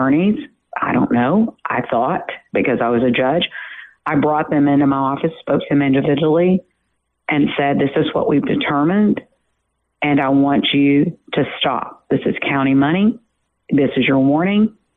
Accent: Kaufman, Texas, United States; Because I grew up in Kaufman, and people weren't just going to kill people in Kaufman.

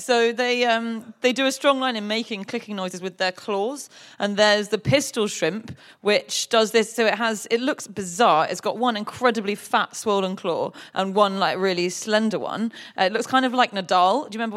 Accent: United Kingdom; I'm British

